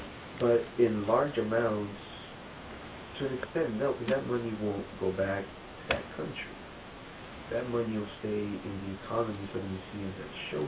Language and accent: English; El Salvador; now in United States; growing up in El Salvador